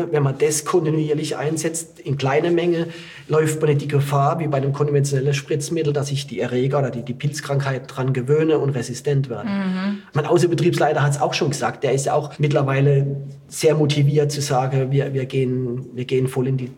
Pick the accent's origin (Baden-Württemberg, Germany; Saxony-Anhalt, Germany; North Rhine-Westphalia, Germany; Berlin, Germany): Baden-Württemberg, Germany; ich bin in Südbaden aufgewachsen, habe im Kaiserschuh gelernt, war im Burgund